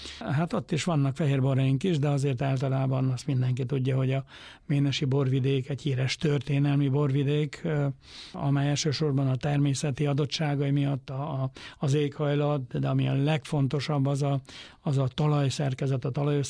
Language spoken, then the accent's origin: Hungarian; Camăr, Sălaj, Romania; én a Szilágyságból származom, Szilágy-Sombjó környékéről, Kémer helységből. Egy borvidék, ugye a Szilágyságnak egyik legkedveltebb, legszebb borvidéke többek között